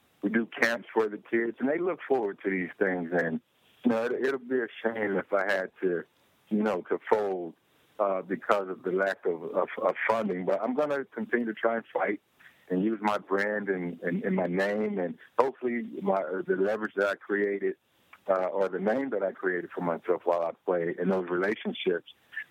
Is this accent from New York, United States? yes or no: no; Belgrade, Florida, United States; such as my hometown of Belgrade, Florida.